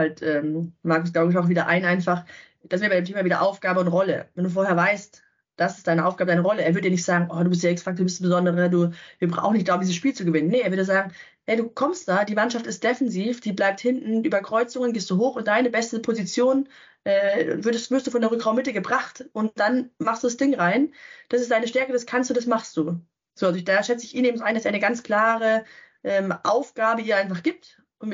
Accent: Munich, Bavaria, Germany; als Münchnerin

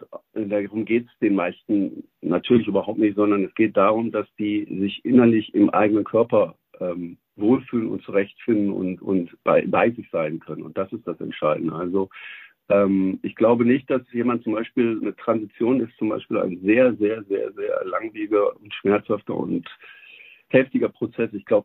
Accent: Hesse, Germany; in meiner Heimatstadt Hessen.

